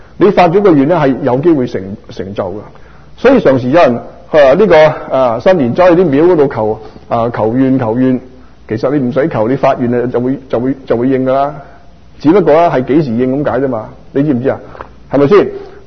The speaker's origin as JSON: {"language": "Cantonese", "country": "Hong Kong", "said": "我自己來自香港當然看香港的新聞"}